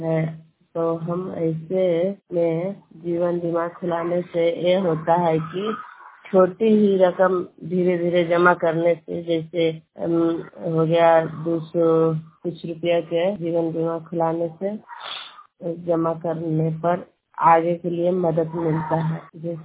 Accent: Bihar, India; मैं बलवा पर के रहने वाली हूँ और नारदीगंज प्रखंड में रहा है और नवादा डिस्ट्रिक्ट से बिलोंग करती हूँ।

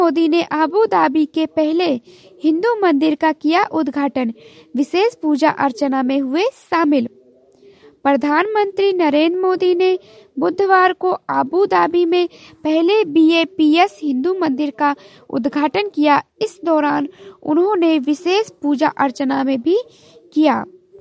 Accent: Gonda, Uttar Pradesh, India; और मैं गोंडा जिले से हूँ।

